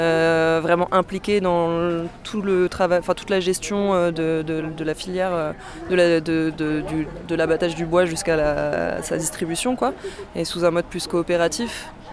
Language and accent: French; Pyrenees, France; Moi je connaissais pas trop les Alpes avant, moi je viens des Pyrénées plutôt.